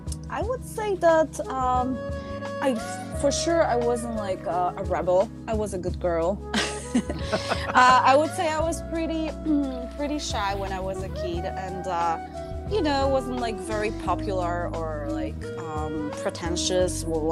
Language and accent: English; Italy; English is a second language; moved away as an adult; now in Florida, United States; I moved to United States more than 10 years ago. Even though I grew up in Italy, I've been traveling a lot.